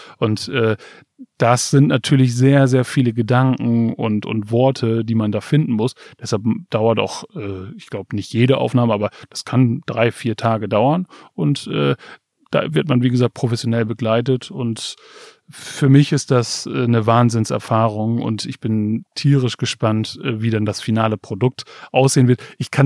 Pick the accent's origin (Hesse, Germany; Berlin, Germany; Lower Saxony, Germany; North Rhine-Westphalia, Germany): Lower Saxony, Germany; Aurich; in der Jugend, in meiner Heimat, dann in meinem Fall Aurich aus Friesland, schön beschaulich.